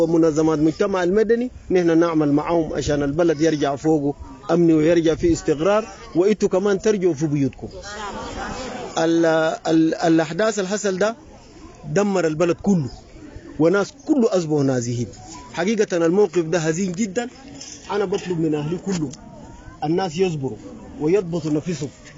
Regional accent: North Darfur, Sudan; نحن في شمال دارفور

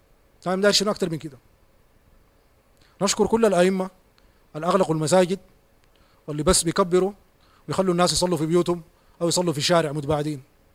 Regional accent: Sudan; قادرين احنا كشعب سوداني قادرين ننضبط

